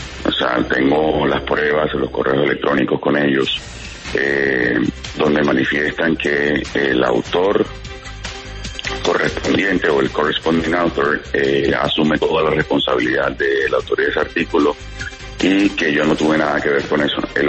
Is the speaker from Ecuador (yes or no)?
no; Barranquilla, Atlántico, Colombia; Ambos somos barranquilleros y hemos prácticamente crecido juntos.